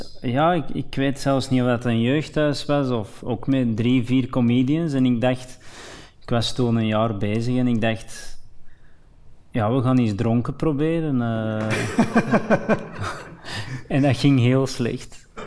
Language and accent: Dutch; Flanders, Belgium; Ik kom wel niet speciaal uit Vlaanderen voor dit.